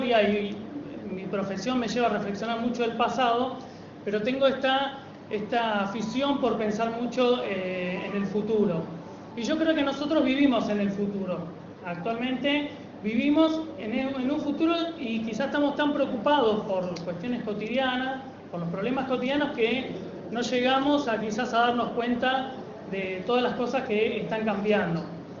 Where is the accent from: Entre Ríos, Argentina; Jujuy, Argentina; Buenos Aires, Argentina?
Buenos Aires, Argentina; born there; yo en realidad no soy de Misiones. Yo por la tonada, bueno, nací en Buenos Aires, nací acá, y me crié viendo películas de ciencia ficción